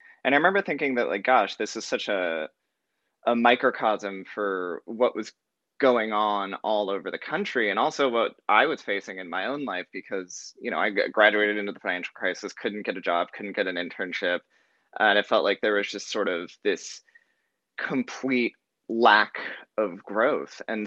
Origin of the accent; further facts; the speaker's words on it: Carpinteria, California, United States; So I grew up in Carpinteria, California, which is, for those who don't know, it's about 10 miles south of Santa Barbara.